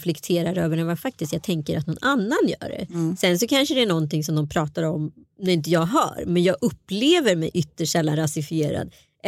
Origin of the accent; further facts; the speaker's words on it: Örebro, Örebro County, Sweden; när jag växte upp i Örebro